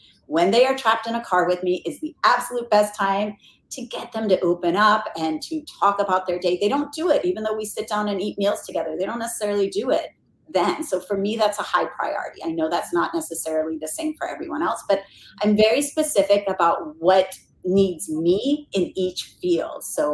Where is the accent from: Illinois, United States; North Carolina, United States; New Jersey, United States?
North Carolina, United States; I'm originally from North Carolina, not as exciting.